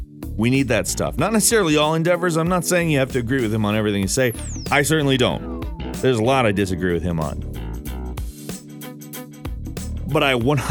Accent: Watervliet, Michigan, United States; I'm from Watervliet. When the hotel went in there, I thought, there is no way.

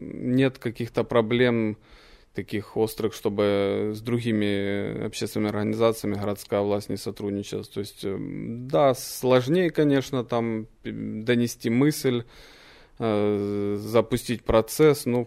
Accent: Donetsk, Donetsk Oblast, Ukraine; я сам приехал летом с Донецка, переехали с женой уже

